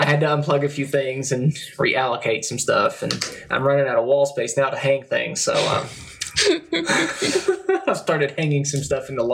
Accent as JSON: {"language": "English", "town": "Salyersville", "region": "Kentucky", "country": "United States", "lives_now": "West Liberty, United States", "said": "I'm transplant. I'm from Sayersville, though."}